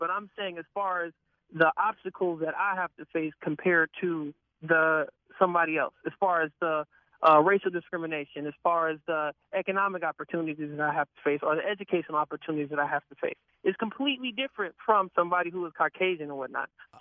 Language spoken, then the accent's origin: English; Richmond, California, United States; You know, I grew up in Richmond, so my perspective of the American dream is completely different from a person who lived in Walnut Creek or something like that.